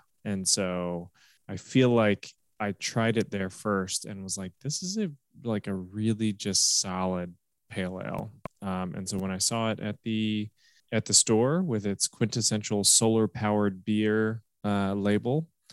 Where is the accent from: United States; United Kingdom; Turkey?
Turkey; So I grew up in Turkey in the 1990s